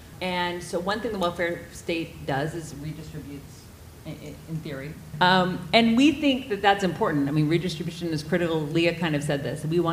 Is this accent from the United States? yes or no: yes; Georgia, United States; I'm Canadian. I grew up in Georgia, but I'm Canadian.